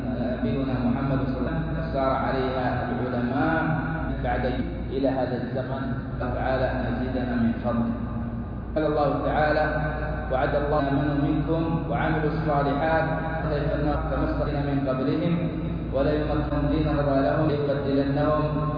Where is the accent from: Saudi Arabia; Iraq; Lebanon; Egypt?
Saudi Arabia